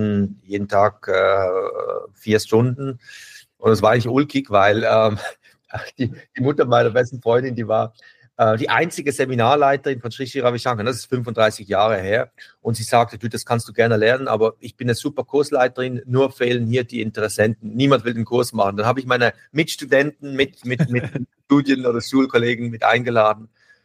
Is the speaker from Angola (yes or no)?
no; Bottmingen, Basel-Landschaft, Switzerland; ich bin in Bottmingen, einem kleinen Dorf aufgewachsen in der Schweiz